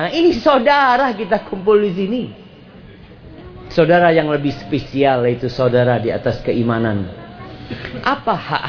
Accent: Java, Indonesia; Karena saya orang Jawa, lu ada.

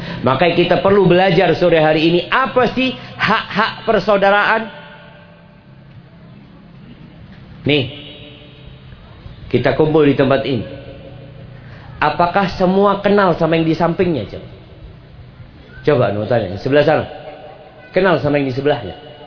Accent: Java, Indonesia; Karena saya orang Jawa, lu ada.

